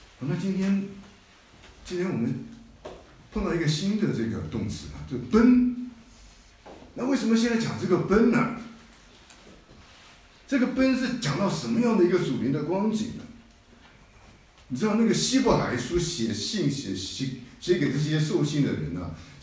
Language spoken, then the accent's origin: Chinese; Taiwan; now in United States; 那特别是我又是从台湾来的，所以我还关心在台湾的事情。